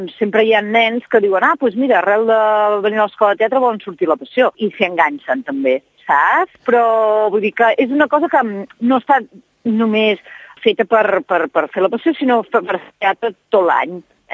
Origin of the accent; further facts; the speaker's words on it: Esparreguera, Catalonia, Spain; I soc filla d'Esparreguera